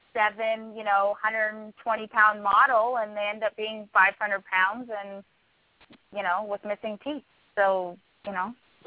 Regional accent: Washington, United States; I'm from Washington State, for anybody that doesn't know that. So a lot of my family and friends on Facebook are from Seattle

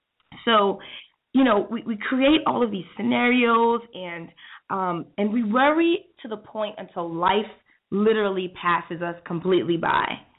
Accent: New York City, New York, United States; You know, I came from New York City where we were extremely busy all the time.

